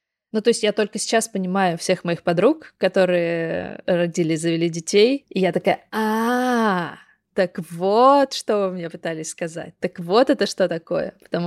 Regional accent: Kogalym, Khanty-Mansi Autonomous Okrug, Russia; also born or lived in Surgut; я вот выросла в Западной Сибири, в городе Когалым. Это рядом с Сургутом, с Тюменью, вот в этом регионе.

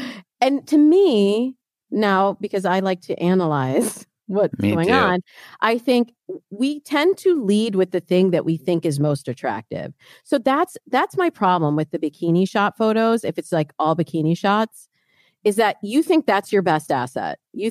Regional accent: Midwest, United States; But I really struggled growing up in the Midwest.

